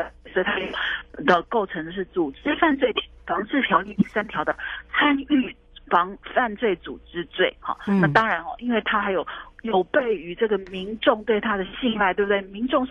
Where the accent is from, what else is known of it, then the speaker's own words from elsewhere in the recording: Taiwan; 所以呢，啊，大家你知道，我们台湾人哈、哦，就是有一颗善心